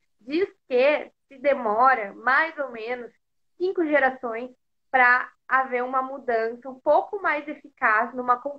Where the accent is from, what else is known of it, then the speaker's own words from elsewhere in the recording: Brazil; a necessidade que nós brasileiros temos de nos reconhecer enquanto latino-americanos